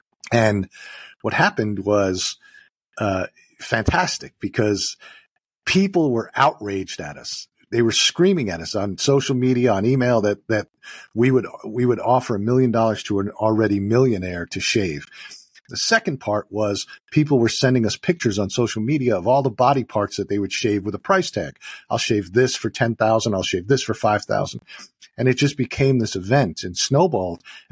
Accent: New York City, New York, United States; So I originally a New Yorker, born and raised in the Bronx, in the shadow of Yankee Stadium. So I grew up as a sports enthusiast

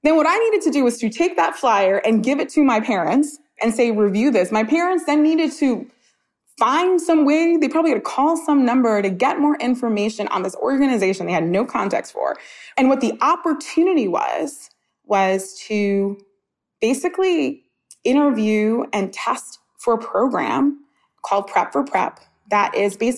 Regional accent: New York City, New York, United States; I grew up in Coney Island, Brooklyn.

